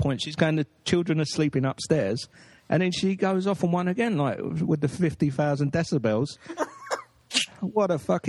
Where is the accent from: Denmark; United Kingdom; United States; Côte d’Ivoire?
United Kingdom; England; I'm English.